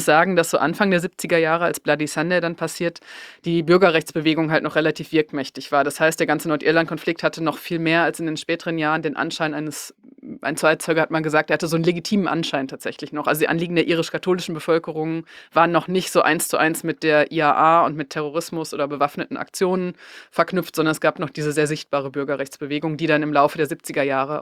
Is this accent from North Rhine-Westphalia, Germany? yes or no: yes; North Rhine-Westphalia, Germany; ich komme aus Westfalen